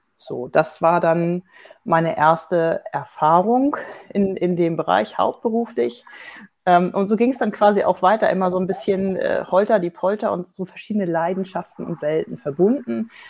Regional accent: Hamburg, Germany; ich komme aus Hamburg

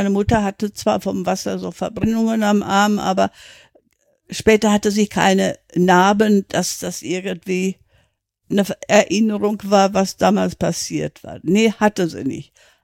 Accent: North Rhine-Westphalia, Germany; born there; also born or lived in Black Forest; Ich bin im Ruhrgebiet geboren worden, 1937, dann kam der Krieg, dann wurden wir evakuiert in den Schwarzwald.

